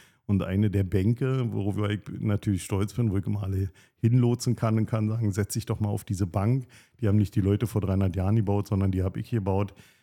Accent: Potsdam, Brandenburg, Germany; ich bin Ur-Potsdamer, ich bin hier geboren, wie so viele, im Bergmann, bin in Potsdam-West groß geworden, in verschiedenen Stadtteilen groß geworden hier in Potsdam, habe eine Weile dann auch in Waldstadt gelebt und bin auf dem Brausberg zur Schule gegangen.

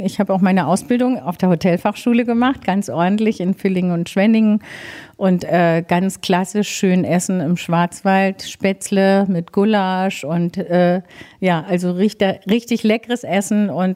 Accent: Medellín, Antioquia, Colombia; ich bin mit 4 Jahren, haben meine Eltern mich mitgenommen nach Kolumbien. Also ich bin gar nicht in Deutschland erstmal aufgewachsen, sondern in Medellin. Und da bin ich aufgewachsen und da habe ich die Esskulturen sozusagen kennengelernt.

